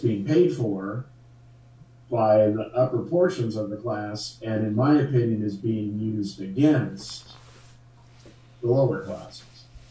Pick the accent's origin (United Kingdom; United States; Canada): United States; See, I bring this up again. I'm the American here.